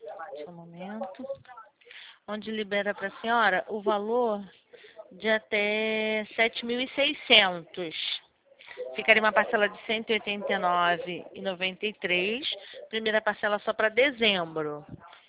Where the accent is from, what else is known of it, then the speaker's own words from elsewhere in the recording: Rio de Janeiro, Brazil; Eu sou carioca. Eu morei muitos anos.